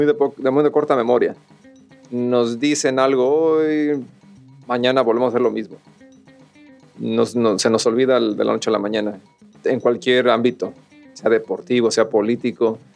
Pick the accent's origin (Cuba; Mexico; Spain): Mexico; ¿qué nos queda más a nosotros como los como mexicanos? O que apoyamos a la selección mexicana